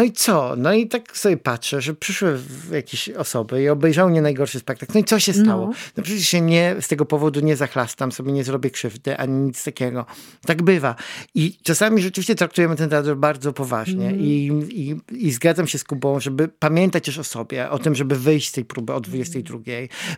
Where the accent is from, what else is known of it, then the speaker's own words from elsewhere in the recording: Garwolin, Masovian Voivodeship, Poland; ja się urodziłem w Garwolinie. To jest takie miasto, które ma tam 16 tysięcy chyba mieszkańców. I chodziłem do zwykłej podstawówki u mnie na osiedlu. Chodziłem do liceum u mnie w Garwolinie.